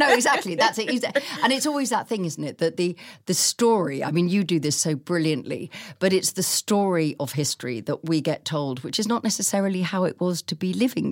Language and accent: English; Chichester, South East England, United Kingdom; You know, I live in my hometown of Chichester.